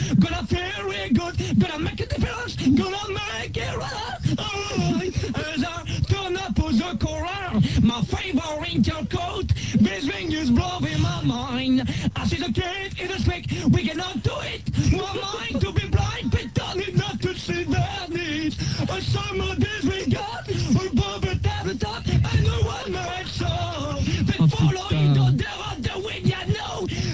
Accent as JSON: {"language": "French", "town": "Brest", "region": "Brittany", "country": "France", "said": "Je suis de Brest."}